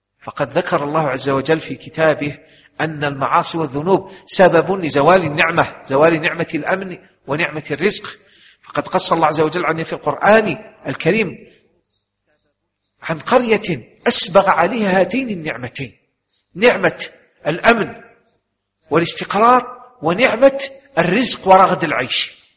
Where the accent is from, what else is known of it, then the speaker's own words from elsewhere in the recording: Algeria; كما هو الحال عندنا في الجزائر،